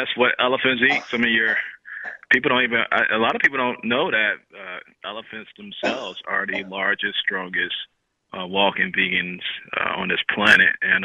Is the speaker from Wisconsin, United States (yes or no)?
no; Chicago, Illinois, United States; I come from a humble background and beginnings. I grew up in Chicago